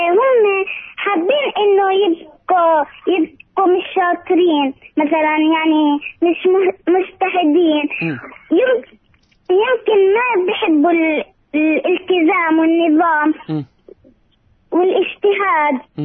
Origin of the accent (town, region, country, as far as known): Jenin, Jenin Governorate, Palestine